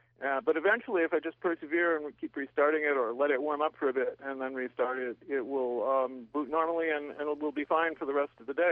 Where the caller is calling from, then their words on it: Esopus, New York, United States; I'm calling from Esopus, New York.